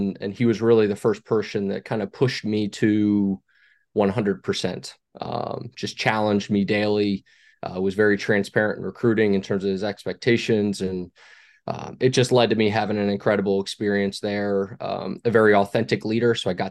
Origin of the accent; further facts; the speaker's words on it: Glen Burnie, Maryland, United States; So I'm originally from Glen Burnie, Maryland, kind of right between Baltimore and Annapolis in Anne Arundel County. Grew up playing basketball, football, lacrosse.